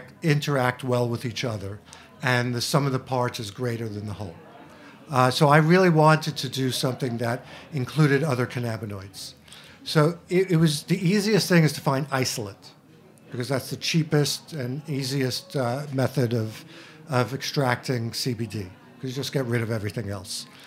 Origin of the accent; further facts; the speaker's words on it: Queens, New York, United States; And I'm from Queens, by the way.